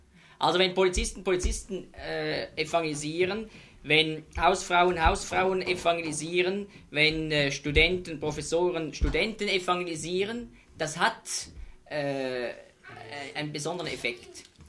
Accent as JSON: {"language": "German", "country": "Switzerland", "said": "in Kanton Bern, bei uns in der Schweiz"}